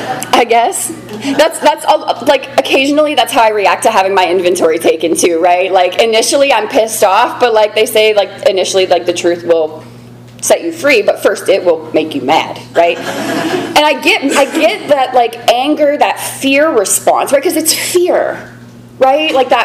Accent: Pittsburgh, Pennsylvania, United States; I grew up in Pittsburgh in, like, a boarded up trap house where I thought, like, a lot of shit was normal that was not normal.

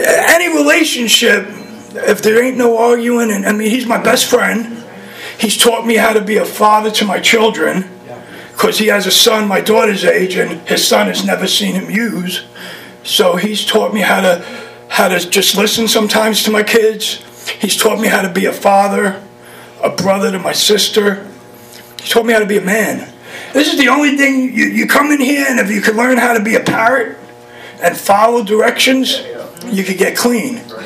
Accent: New York City, New York, United States; I grew up in New York City. This ain't a Florida accent, by the way.

